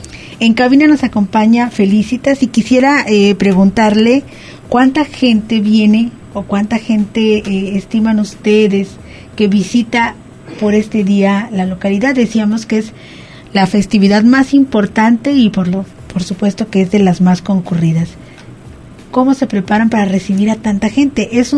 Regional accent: Colotlán, Jalisco, Mexico; las personas que somos de Colotlán

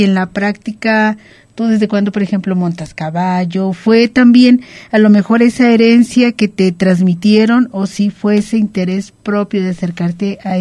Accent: Mexico

